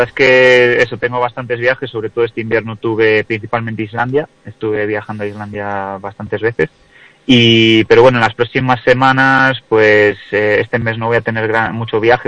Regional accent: Ferrol, Galicia, Spain; Sí, soy de Ferrol de toda la vida.

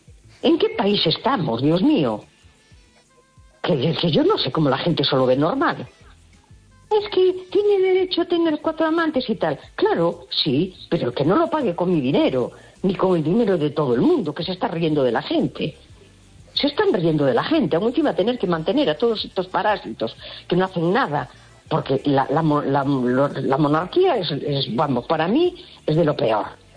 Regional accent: A Coruña, Galicia, Spain; de La Coruña.

